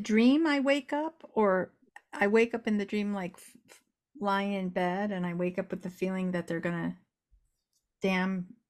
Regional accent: Lexington, Kentucky, United States; Yeah, because when I grew up in Lexington, Kentucky, we had, well, we called them Latin bugs.

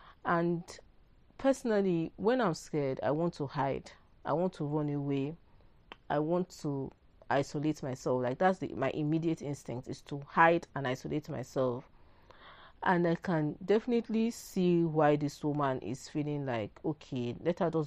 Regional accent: Nigeria; I can't speak for other countries, but I grew up in Nigeria and I've come across a lot of Nigerian women. Like, I've never left this country.

